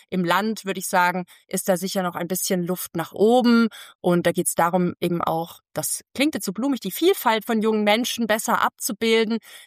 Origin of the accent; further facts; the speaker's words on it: Baden-Württemberg, Germany; aber auch in meinem Heimatbundesland Baden-Württemberg